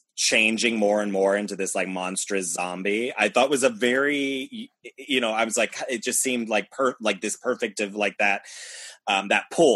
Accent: United States; obviously I grew up in America, I'm well aware of our history for the most part

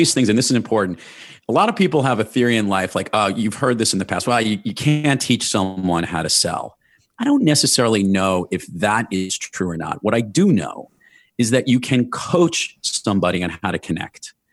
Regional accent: Rockaway Beach, New York, United States; also born or lived in Brooklyn; now in Westchester, United States; And I've lived in New York my whole life. It's actually really interesting. I grew up in Rockaway Beach, Queens. I was born in Brooklyn, grew up in Rockaway Beach, Queens.

